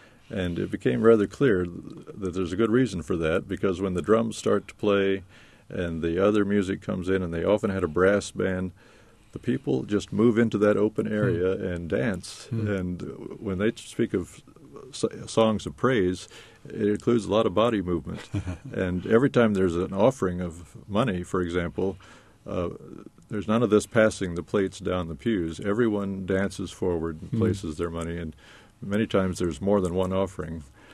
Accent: Nebraska, United States; I grew up in Nebraska.

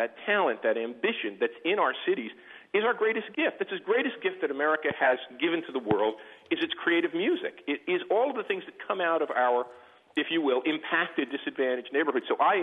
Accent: Newark, New Jersey, United States; Here, I'm a kid from Newark and a kid of a working-class father who worked in a factory all of his life.

